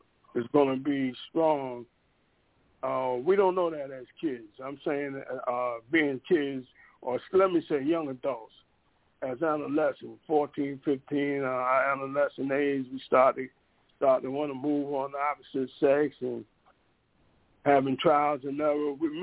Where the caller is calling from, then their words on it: Fort Valley, Georgia, United States; from Fort Valley, Georgia.